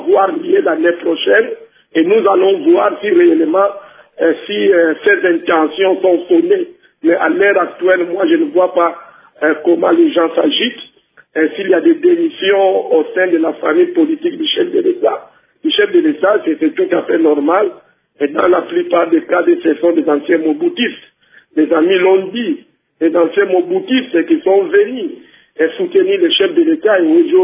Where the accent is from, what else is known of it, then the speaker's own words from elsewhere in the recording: Kongo Central, DR Congo; Oui, chez nous, au Congo central, bon, ce n'était pas une surprise